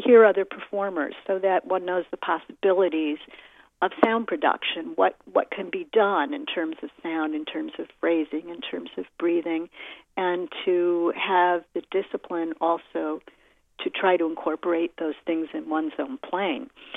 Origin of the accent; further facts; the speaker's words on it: Detroit, Michigan, United States; Well, I grew up in Detroit. No one in my family is a professional musician